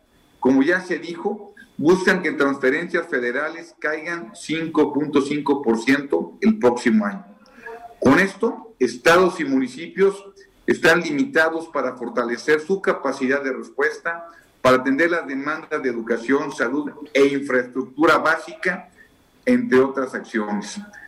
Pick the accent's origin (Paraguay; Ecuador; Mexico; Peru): Mexico; los verdaderamente afectados somos todos los mexicanos.